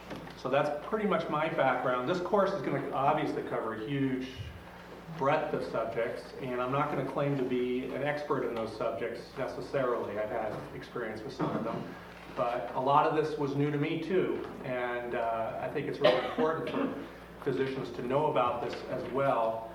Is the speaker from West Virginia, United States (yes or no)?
no; Corvallis, Oregon, United States; who are both from Oregon, my hometown, Corvallis, Oregon.